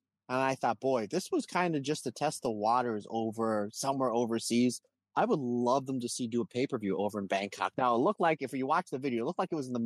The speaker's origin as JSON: {"language": "English", "country": "United States", "said": "Obviously, you have America. I'm from America."}